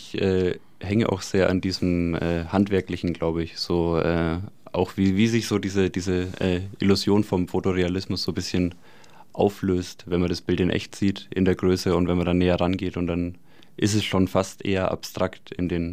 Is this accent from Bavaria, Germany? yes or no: yes; Nuremberg, Bavaria, Germany; Ich komme auch hier aus Nürnberg und habe jetzt 5 Jahre auch an der Akademie hier studiert